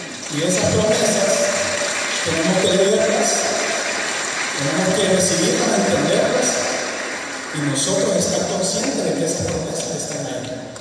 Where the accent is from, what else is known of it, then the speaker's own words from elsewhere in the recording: Honduras; somos hondureños, nacimos en esta tierra, Dios nos puso aquí para cumplir un gran propósito. Y somos parte de esa familia, Honduras.